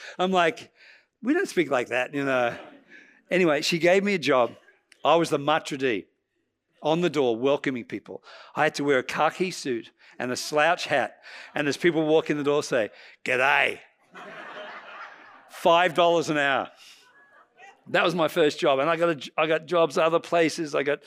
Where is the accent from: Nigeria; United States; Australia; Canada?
Australia; I said, look, I'm Australian, I'm a Christian, I'm a pastor, I need an auditorium, do you have one?